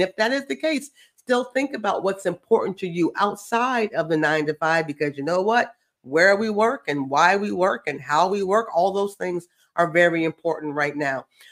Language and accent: English; Virginia, United States; In my home state of Virginia, it is 2.7.